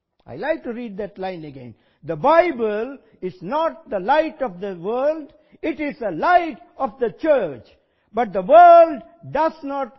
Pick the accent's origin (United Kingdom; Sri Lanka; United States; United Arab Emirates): Sri Lanka; I come from Sri Lanka.